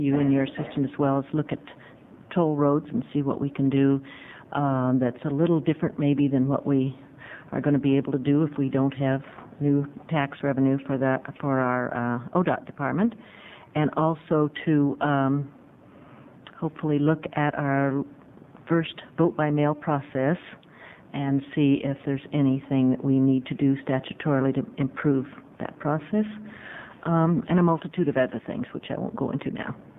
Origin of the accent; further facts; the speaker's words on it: Bend, Oregon, United States; from Bend